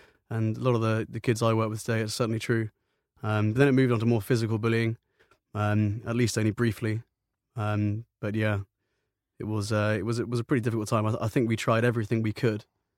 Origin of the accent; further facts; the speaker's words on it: Bristol, South West England, United Kingdom; also born or lived in Aldershot / Wiltshire; Yeah, so we moved from Aldershot to Bristol. And initially, I was born in Bristol, but then very soon we moved to Aldershot. Then we moved back again to Wiltshire